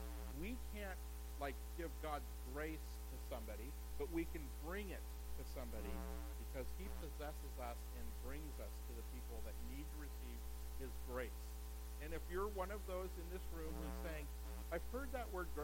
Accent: California, United States; I grew up in the Bay Area.

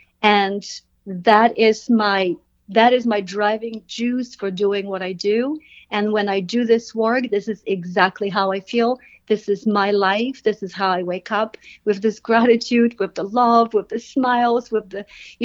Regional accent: Poland; English is a second language; moved away as an adult; now in United States; I came to this country from Poland with $200 in my pocket, one suitcase in my hand, knowing one person in New York with barely speaking English.

